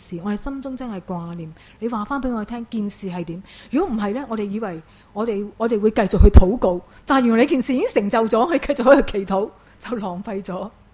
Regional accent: Hong Kong; 现在对于我们香港人来讲

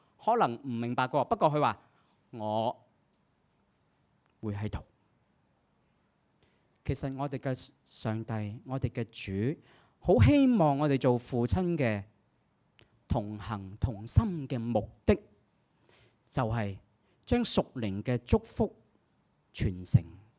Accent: China; 不过我们中国人的传统

